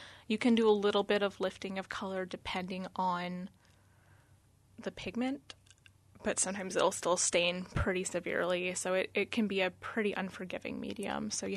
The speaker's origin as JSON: {"language": "English", "region": "Alaska", "country": "United States", "tie": "born or raised there", "also_born_or_lived": "Skwentna", "said": "I grew up in the Mat-Su, but when I was really little, we lived in Skwetna and things like that."}